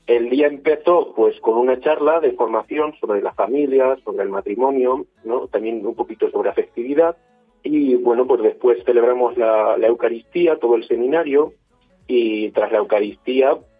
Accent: Manzanares, Castilla-La Mancha, Spain; tengo 20 años y estoy cursando segundo de teología. Yo entré en el seminario en segundo de la ESO. Soy de Manzanares y, bueno, pues eso, llevo en el seminario ya pues 7 años.

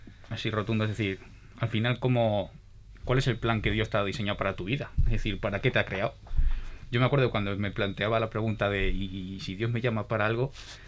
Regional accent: Campo de Criptana, Castilla-La Mancha, Spain; tengo 30 años, soy de Campo de Cristana

